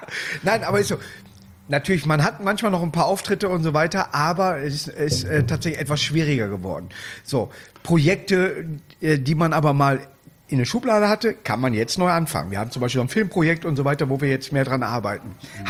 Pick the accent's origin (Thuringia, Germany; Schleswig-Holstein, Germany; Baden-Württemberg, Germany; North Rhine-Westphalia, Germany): North Rhine-Westphalia, Germany; Duisburg; aus meiner Heimatstadt Duisburg